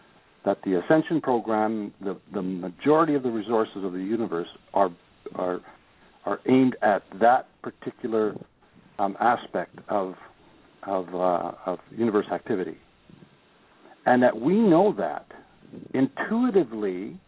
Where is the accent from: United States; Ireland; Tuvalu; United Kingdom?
Ireland; my father always told me that I was born with the gift of the gab because we're Irish